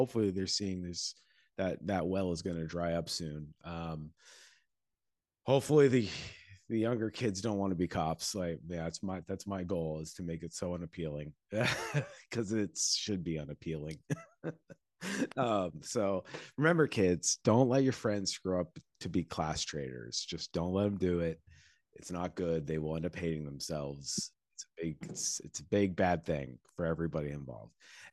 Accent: Quincy, Massachusetts, United States; I grew up with a bunch of people that grew up to be cops in my home city area. I grew up in Quincy

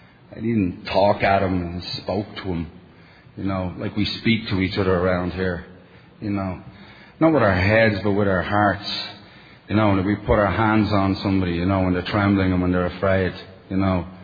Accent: Dublin, Leinster, Ireland; With my accent, you know, because my accent is dog shit at home in Dublin.

